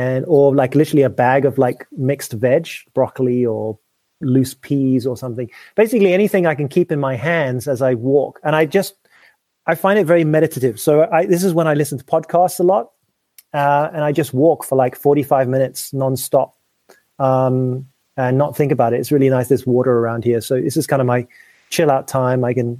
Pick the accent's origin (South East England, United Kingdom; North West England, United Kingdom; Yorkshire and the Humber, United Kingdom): South East England, United Kingdom; Well, you know, I'm posh. I come from Sussex.